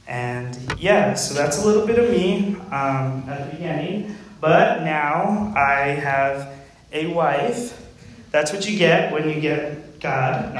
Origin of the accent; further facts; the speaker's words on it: Massachusetts, United States; born there; I was born here in Massachusetts